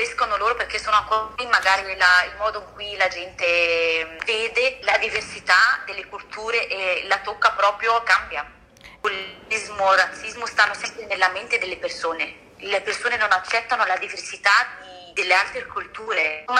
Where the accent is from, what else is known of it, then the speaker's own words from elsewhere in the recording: Vipiteno, Trentino-Alto Adige, Italy; born there; sono dell'Egitto, però sono nata qui in Italia, in Alto Adige, a Vipitino.